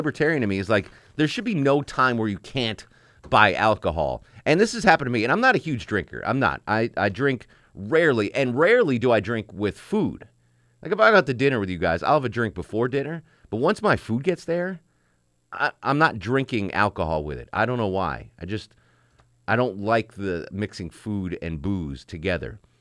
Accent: Connecticut, United States; And that's the way I grew up in Connecticut, same way.

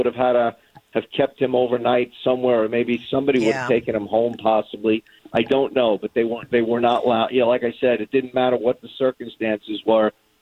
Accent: Brooklyn, New York, United States; where I grew up in Brooklyn, New York, right near Sheepshead Bay and Coney Island is where I grew up and where I was staying

